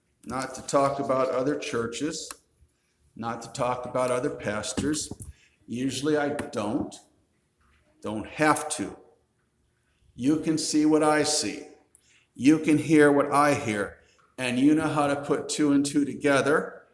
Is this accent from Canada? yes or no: no; United States; because I'm an American.